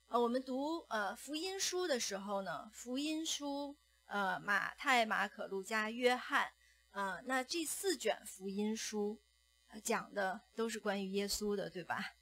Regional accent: Beijing, China; 我们尤其是这个我们北京人哈，你吃东西是讲究的，很讲究

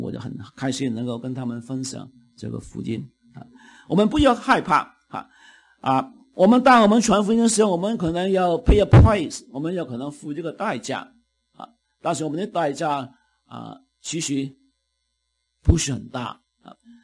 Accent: Guangdong, China; 我们年轻的时候我们就国内父母会不会这样讲我们广东人爸妈就妈妈特别是妈妈

